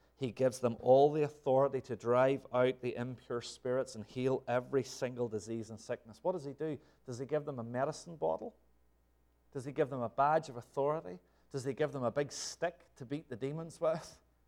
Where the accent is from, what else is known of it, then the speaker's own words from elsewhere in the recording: Northern Ireland, United Kingdom; I grew up in Northern Ireland.